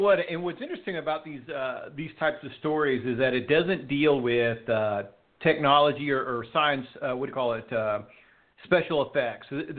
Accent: Texas, United States; You know, I grew up in Texas. I'm not familiar with that town.

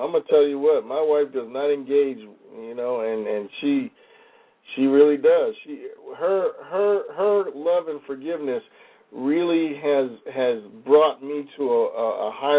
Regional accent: New York, United States; You know, I mean, I grew up in New York.

